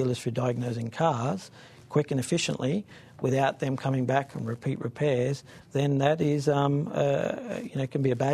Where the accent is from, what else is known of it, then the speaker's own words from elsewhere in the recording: Australia; As an Aussie saying a German word.